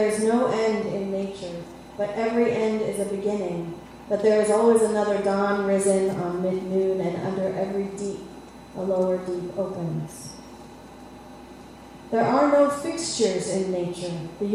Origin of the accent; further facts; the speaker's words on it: St. Paul, Minnesota, United States; I am visiting from St. Paul, Minnesota, which is just as cold and snowy as you are here.